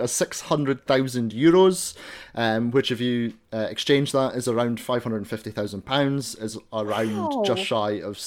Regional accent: Scotland, United Kingdom; accent: Scottish; you know, I'm Scottish, so I'm used to people, you know, not understanding my own accent.

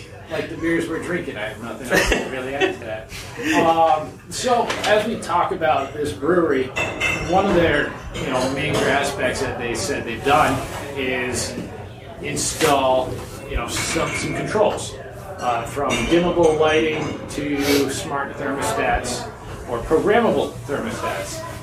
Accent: Vermont, United States; I'm from Vermont. You don't really get hurricanes in Vermont.

